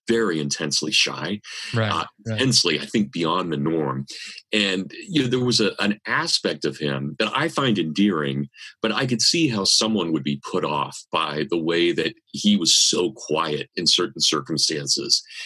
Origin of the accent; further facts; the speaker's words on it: Kansas, United States; accent: Kansas; sorry, my Kansas accent